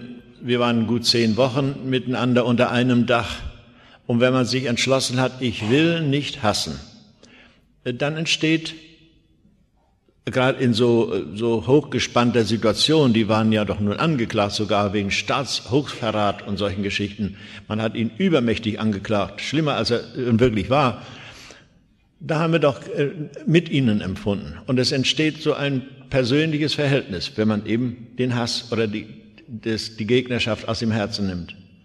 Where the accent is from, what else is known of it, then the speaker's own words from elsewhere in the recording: Wismar, Mecklenburg-Vorpommern, Germany; Und dann bin ich gesprungen durch die Straße meiner Heimatstadt Wismar